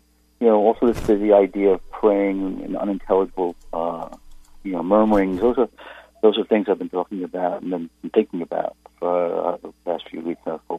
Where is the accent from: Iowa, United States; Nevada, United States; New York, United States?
New York, United States; Yeah, I'm from New York. I'm just outside New York City